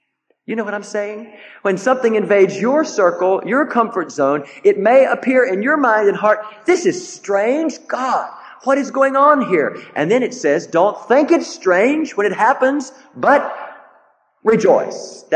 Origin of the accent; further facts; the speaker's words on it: the South, United States; I'm coming from the South, and a lot of black people live there, precious black people.